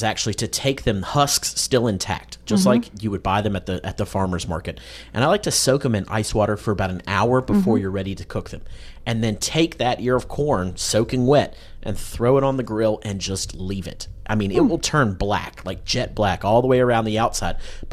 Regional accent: the South, United States; Growing up in the South, that was sort of our protein of choice

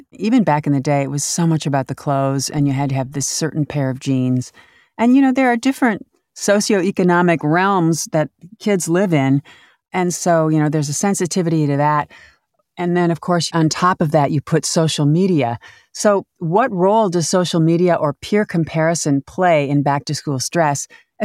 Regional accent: Minnesota, United States; Yeah, I grew up in Minnesota, and invariably there'd be some weather event before the first day of school

